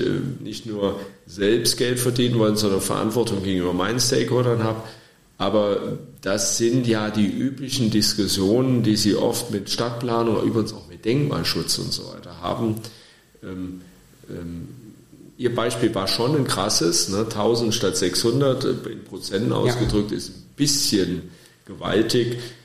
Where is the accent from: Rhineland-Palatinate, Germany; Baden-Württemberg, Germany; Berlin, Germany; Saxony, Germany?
Rhineland-Palatinate, Germany; Trier; Das hatte in meiner Heimatstadt Trier eine ähnliche Bedeutung gehabt.